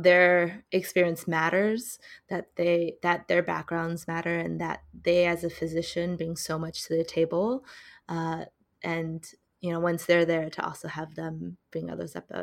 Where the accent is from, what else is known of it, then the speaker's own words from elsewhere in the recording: California, United States; Spanish comes out because I grew up in SoCal and learned Spanish in my high school because Chinese wasn't an option.